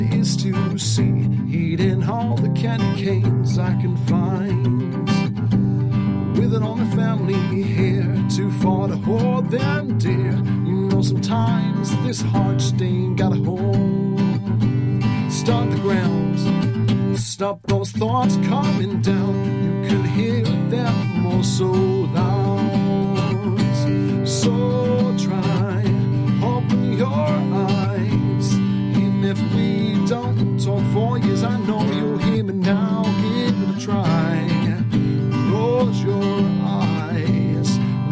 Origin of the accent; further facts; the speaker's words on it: Cambridge, Scotland, United Kingdom; growing up in Cambridge, you know, it's not like you're in London.